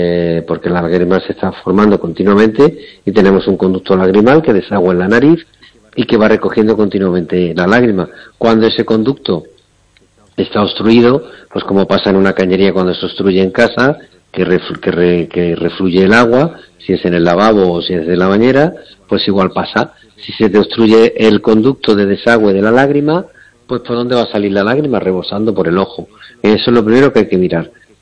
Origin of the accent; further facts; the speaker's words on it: Andalusia, Spain; yo de pequeño era oírlas en Andalucía por la noche cantar a la chicharra, era habitualmente en verano